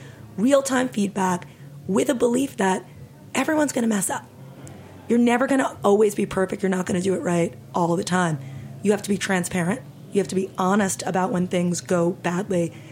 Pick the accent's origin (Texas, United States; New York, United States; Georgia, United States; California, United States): New York, United States; And I never, and probably because I grew up in New York and this was a New York-based industry